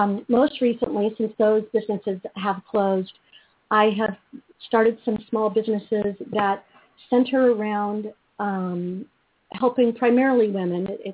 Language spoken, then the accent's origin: English; Hollywood, California, United States; because I grew up, I was born in Hollywood, so I always mused that, you know, it was in my blood.